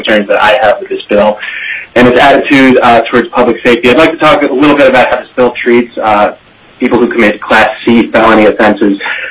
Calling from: Anchorage, Alaska, United States; I'm calling in from Anchorage.

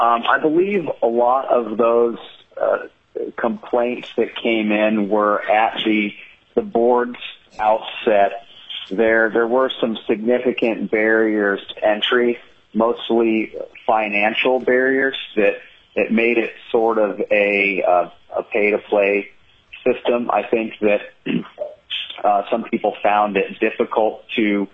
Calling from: Fairbanks, Alaska, United States; I'm calling in from Fairbanks today.

